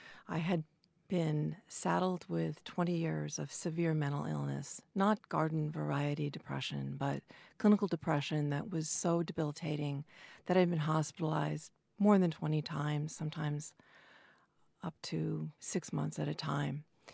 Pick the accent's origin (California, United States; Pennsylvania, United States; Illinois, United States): California, United States; Grass Valley; I'm from Grass Valley, California.